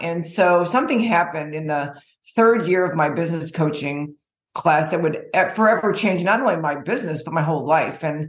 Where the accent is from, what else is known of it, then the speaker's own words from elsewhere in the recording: Dallas, Texas, United States; I'm from Dallas, Texas.